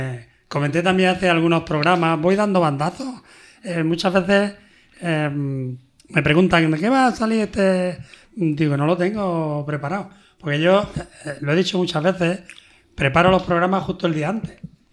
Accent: Andalusia, Spain; Como buenos andaluces, además.

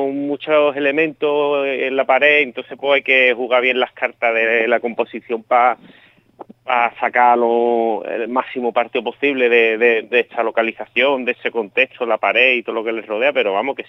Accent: El Puerto de Santa María, Andalusia, Spain; accent: El Puerto; Más o menos, o sea, mi acento es del puerto.

